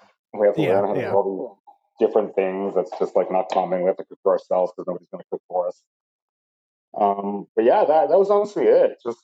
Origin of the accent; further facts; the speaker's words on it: United States; being like an American, being a child, basically